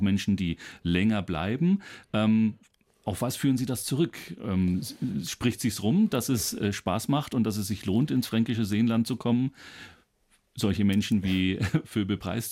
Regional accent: Bohemia, Czechia; Bei uns in Böhmen sagt man Ahoi, obwohl die Tschechen überhaupt kein Meer haben.

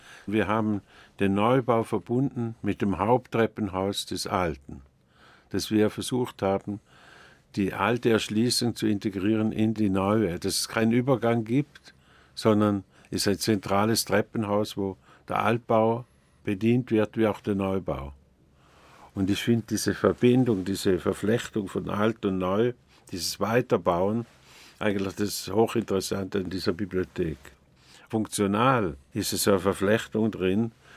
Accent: St. Gallen, Switzerland; Ich komme aus der Nähe von St. Gallen

